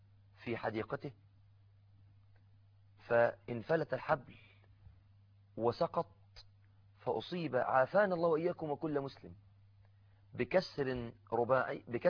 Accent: Mansoura, Dakahlia, Egypt; كنت في إحدى المستشفيات بالمنصورة بلدتي

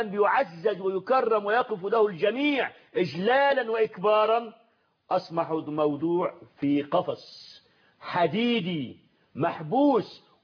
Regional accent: Egypt

